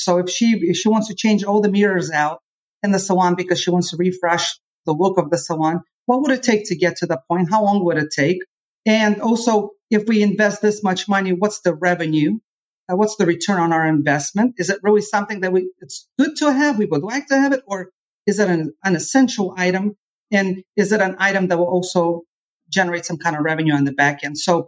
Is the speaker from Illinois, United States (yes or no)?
no; Louisville, Kentucky, United States; So originally, my family is from Russia. We got here when I was 10 years old. So I grew up pretty much in Louisville, in Kentucky.